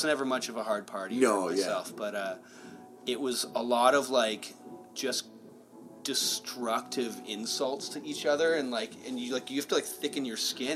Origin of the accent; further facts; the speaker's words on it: Scarborough, Ontario, Canada; also born or lived in Toronto; there was a whole part of my youth where I was traveling from Scarborough to Oakville to, like, go to, like, these church shows.